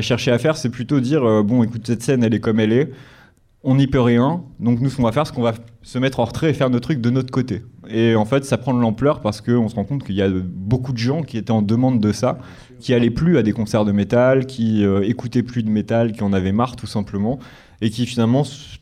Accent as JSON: {"language": "French", "region": "Île-de-France", "country": "France", "said": "On est de région parisienne, après j'ai vécu un peu partout pour être honnête, mais là actuellement j'habite à Paris."}